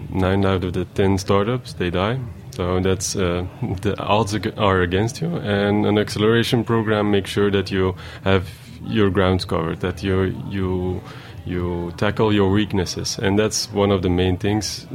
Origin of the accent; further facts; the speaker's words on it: Antwerp, Flanders, Belgium; now in New York, United States; We are from Antwerp. It's not really a big town.